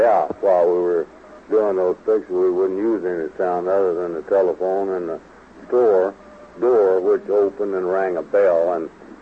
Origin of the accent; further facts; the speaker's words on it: Cole, Arkansas, United States; born there; And I was born in Cole, Arkansas, but I wasn't a country fella because I was born right in downtown Cole.